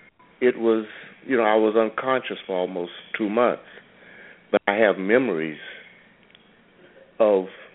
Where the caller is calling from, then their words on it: Riviera Beach, Florida, United States; I'm calling from Riviera Beach, Florida.